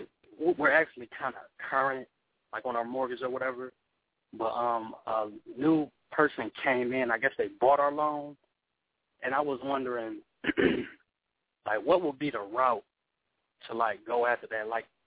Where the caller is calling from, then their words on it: Columbus, Ohio, United States; I'm calling from Columbus, and this is